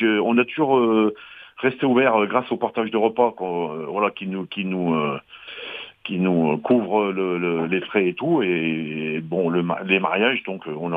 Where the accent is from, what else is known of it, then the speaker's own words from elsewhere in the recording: Firminy, Auvergne-Rhône-Alpes, France; moi je suis natif de Firminy